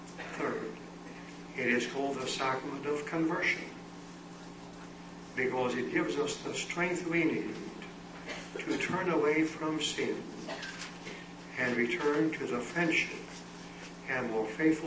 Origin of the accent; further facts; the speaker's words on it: Cleveland, Ohio, United States; I was in Cleveland for tertianship, which is my hometown.